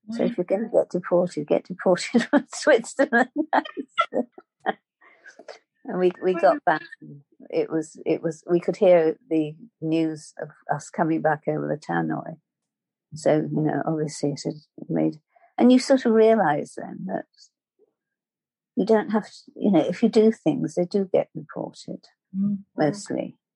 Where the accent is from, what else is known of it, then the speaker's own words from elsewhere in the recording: Scotland, United Kingdom; also born or lived in London; now in Wales, United Kingdom; I'm from Scotland.